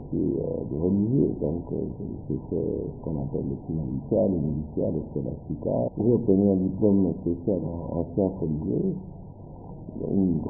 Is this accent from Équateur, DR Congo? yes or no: yes; Tondo, Équateur, DR Congo; born there; je suis né à Tondo, c'est un site extraordinaire, au bord du lac Tumba